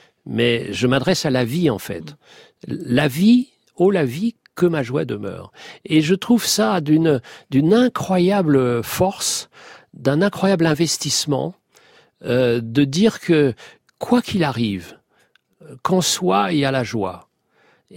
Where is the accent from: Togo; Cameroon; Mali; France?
Mali; Ah non, mais moi, je suis malien. Je suis malien.